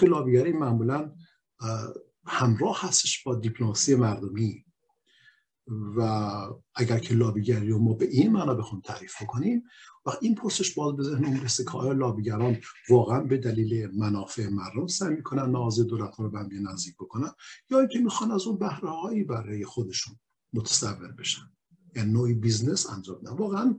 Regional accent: Iran; منم یه ایرانی هستم

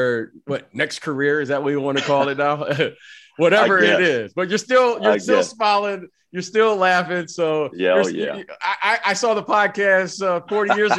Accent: Detroit, Michigan, United States; Growing up in Detroit, you know, you have this underdog mentality.

